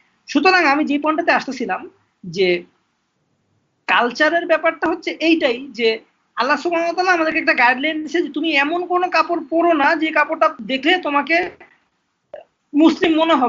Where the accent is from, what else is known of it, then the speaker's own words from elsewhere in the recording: Mohammadpur, Dhaka Division, Bangladesh; আমার বাসা মোহাম্মদপুরে ছিল, টাউন হল বাজারের, ছোটবেলা আমি ওখান থেকে বড় হয়েছি